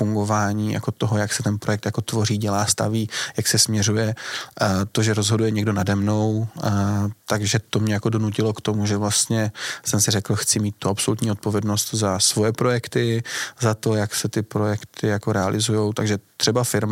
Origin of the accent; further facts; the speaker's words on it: Ostrava, Moravian-Silesian Region, Czechia; now in Prague, Czechia; já pocházím z Ostravy, poznali jsme se v práci